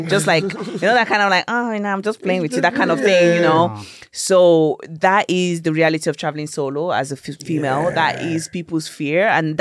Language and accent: English; Lagos, Nigeria; I grew up in Lagos, you know, so I've gone through Oshodi and the rest of Balogun market